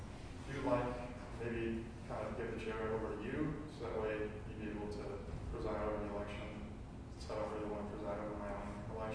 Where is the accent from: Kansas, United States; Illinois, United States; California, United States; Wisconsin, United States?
Illinois, United States; Peoria; a second year MPA. I'm from Peoria, Illinois, went to undergrad in Iowa at St. Ambrose University.